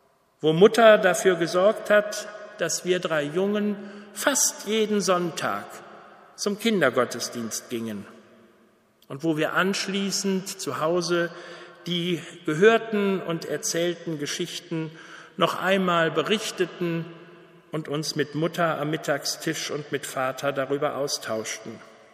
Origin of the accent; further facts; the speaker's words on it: Bielefeld, North Rhine-Westphalia, Germany; now in Lübbecke, Germany; ob es in Münster war, in Bielefeld, meiner Heimatstadt, in Gelsenkirchen, noch einmal im Ruhrgebiet oder jetzt seit letztem Sommer in Lübbecke.